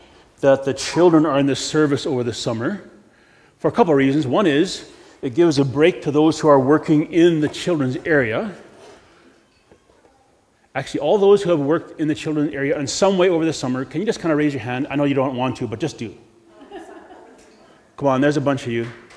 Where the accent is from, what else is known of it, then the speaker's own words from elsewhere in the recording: British Columbia, Canada; You know, when I grew up in British Columbia, you have those orange caution signs for corners that have a number on them.